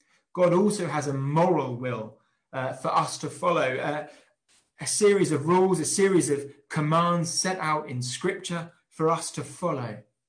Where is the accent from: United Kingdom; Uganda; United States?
United Kingdom; East of England; Now, I'm from Suffolk and I've never really left. It's a struggle sometimes to leave the county, let alone the country.